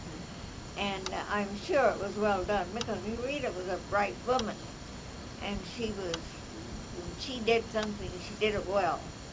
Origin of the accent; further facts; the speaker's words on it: Anamosa, Iowa, United States; And I was from Anamosa, and they weren't very far apart.